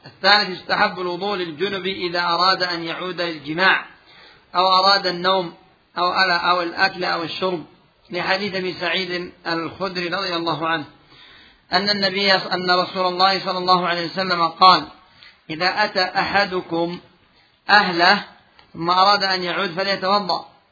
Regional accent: Yemen; وعندنا في اليمن

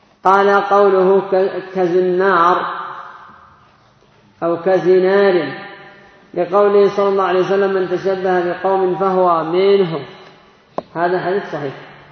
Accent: Yemen; عندنا في اليمن هذه الجنبية بس قد صارت يعني مألوفة عند الناس

